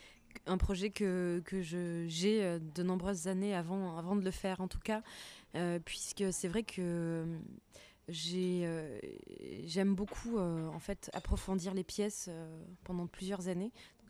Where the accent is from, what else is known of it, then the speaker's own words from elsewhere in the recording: France; puisque je suis française